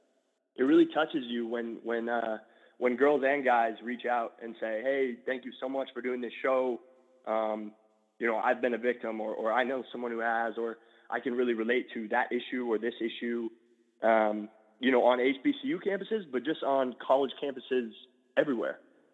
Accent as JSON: {"language": "English", "town": "Dallas", "region": "Texas", "country": "United States", "tie": "born or raised there", "said": "I grew up in Dallas, and you can't grow up in Dallas and not play some football."}